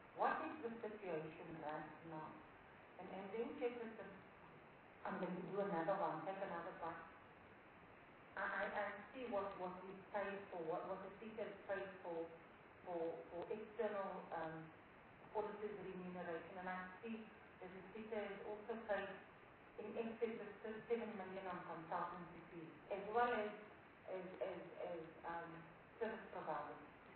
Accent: North West, South Africa; I'm from the Northwest. I know our vast that area. I know what the problems are and the unemployment rate amongst our young people in that province.

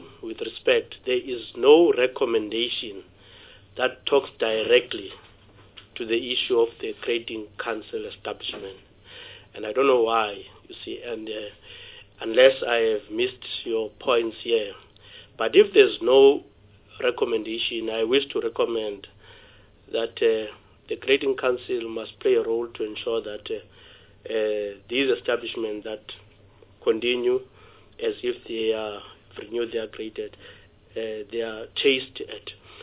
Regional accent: Port Elizabeth, Eastern Cape, South Africa; I come from Port Elizabeth.

